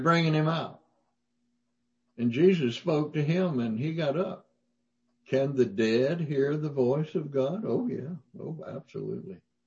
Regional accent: Mississippi, United States; Now, I was raised in the South, in Mississippi.

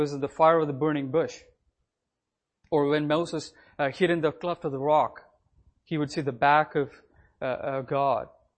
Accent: South India, India; Elvis and I, we grew up in South India. We grew up as Catholics.

